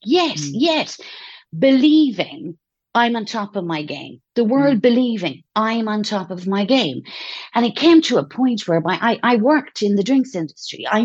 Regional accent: Ireland; moved away as an adult; also born or lived in France; now in Spain; You know, I'm Irish, obviously. I'm not a native to Spain, but I have lived here for 8 years and we were in France for 10 years before that. So I'm gone from Ireland 20 years.

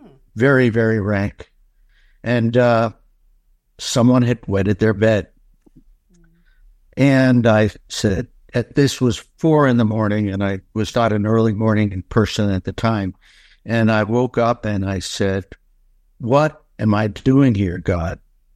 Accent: Woodland Park, New Jersey, United States; Well, I was born and raised in West Paterson, now Woodland Park, New Jersey.

